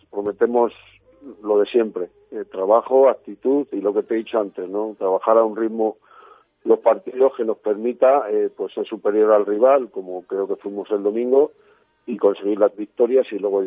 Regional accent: Ávila, Castile and León, Spain; Yo sabes que soy de Ávila

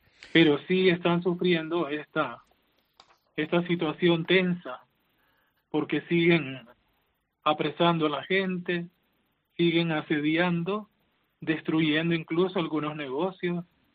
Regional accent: Nicaragua; moved away as an adult; Y recuerdo también el día que salí de Nicaragua por la montaña, el 14 de agosto del año pasado.

